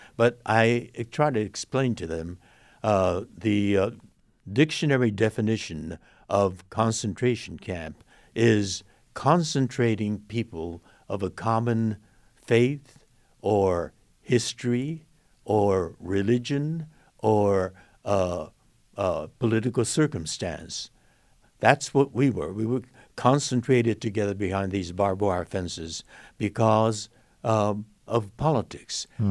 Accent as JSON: {"language": "English", "town": "Los Angeles", "region": "California", "country": "United States", "tie": "born or raised there", "said": "Ah, that's my hometown, mm-hmm. Los Angeles."}